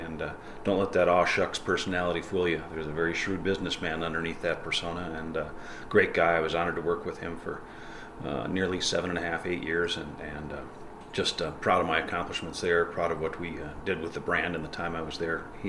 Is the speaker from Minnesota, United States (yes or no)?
yes; Minnesota, United States; But I grew up in Minnesota and ran marinas in the northern Minnesota area for my entire life.